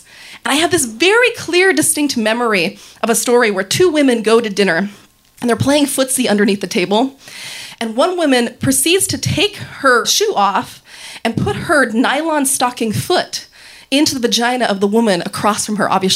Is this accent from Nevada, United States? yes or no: yes; Reno, Nevada, United States; I'm from Reno, Nevada.